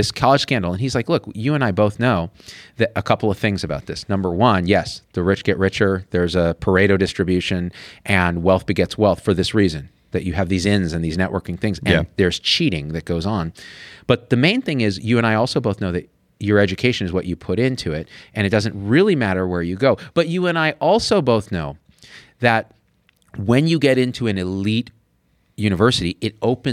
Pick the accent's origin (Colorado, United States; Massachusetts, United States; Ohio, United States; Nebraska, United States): Massachusetts, United States; Boston; Don't talk about this. I'm from Boston.